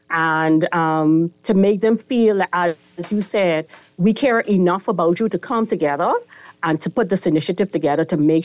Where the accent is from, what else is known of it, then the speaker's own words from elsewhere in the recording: Grand Bahama, Bahamas; we're from Grand Bahama. We've been here a long time, this we home.